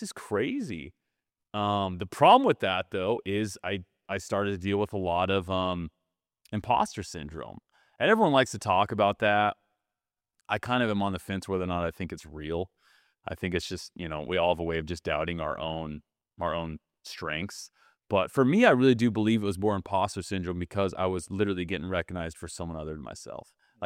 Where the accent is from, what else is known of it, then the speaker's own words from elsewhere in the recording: Utah, United States; moved away as an adult; also born or lived in New York; Because growing up in Utah, all I ever wanted to do was move out of Utah. I wanted to be bigger in that state. And I, you know, I was 29 or 30. I moved to New York.